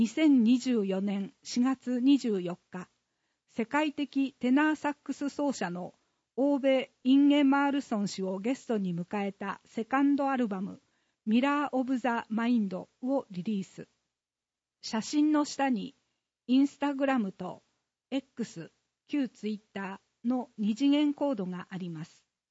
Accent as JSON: {"language": "Japanese", "town": "Azumino", "region": "Nagano", "country": "Japan", "tie": "born or raised there", "said": "生まれ育ったここ安曇野は、北アルプスを背景に、雄大な景色が広がり"}